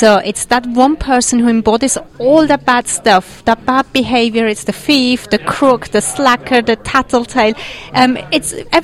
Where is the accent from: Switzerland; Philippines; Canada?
Switzerland; English is a second language; now in New York, United States; As you can hear from my accent, I'm not American. I'm not British either. Mm-hmm. I'm from Switzerland, but I live in New York